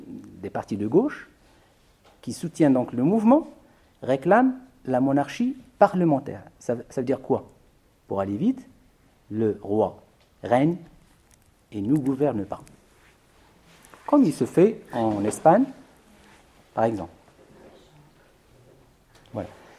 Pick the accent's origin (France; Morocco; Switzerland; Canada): Morocco; j'aimerais bien avoir le regard des autres sur ce qui se fait dans mon pays d'origine.